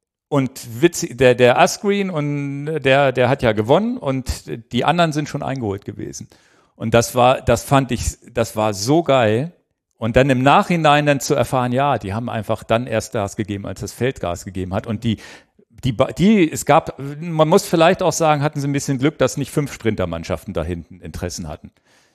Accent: Germany; also irgendwie bin ich ja auch ein Bora-Fan. als Deutscher in Anführungsstrichen

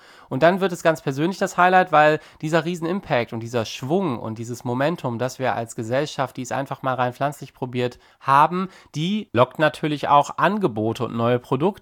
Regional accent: Bremen, Germany; als Bremer

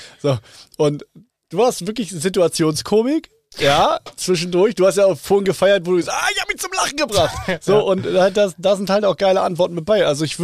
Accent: Lübeck, Schleswig-Holstein, Germany; in meiner Heimatstadt in Lübeck

